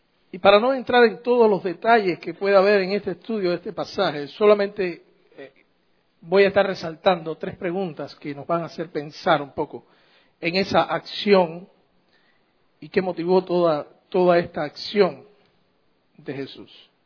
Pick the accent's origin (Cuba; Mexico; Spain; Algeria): Cuba; los cubanos somos los mejores del mundo, hermano.